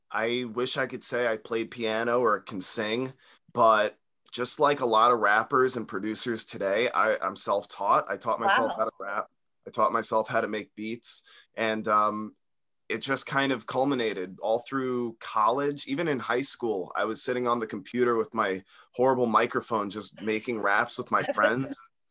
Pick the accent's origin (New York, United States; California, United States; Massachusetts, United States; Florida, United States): New York, United States; Long Island; I'm from Long Island, born okay. and raised, still live here. It's very cold.